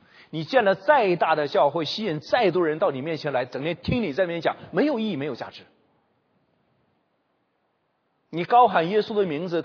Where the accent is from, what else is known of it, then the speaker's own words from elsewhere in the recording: China; 这是我对我的背景，我是中国人